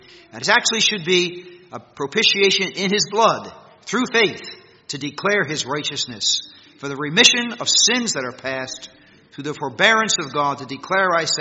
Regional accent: United States; Likely you can tell by my accent, or my lack of a Canadian accent, that I come from across the border.

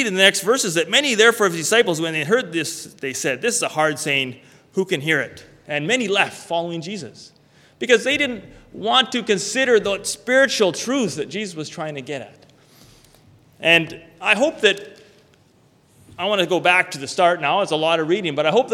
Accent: Canada; I'm Canadian because I was born in Canada and my parents were born or raised me here.

